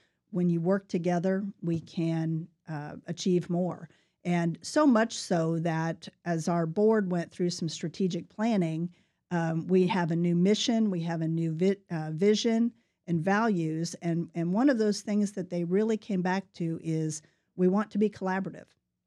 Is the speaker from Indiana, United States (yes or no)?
yes; Plainfield, Indiana, United States; I grew up just west of Indianapolis in a little town called Plainfield. It's bigger now than it was.